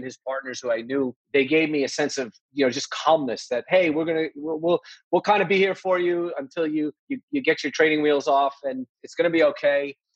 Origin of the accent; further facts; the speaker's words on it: Woodbury, New York, United States; So I grew up in North Woodbury on Long Island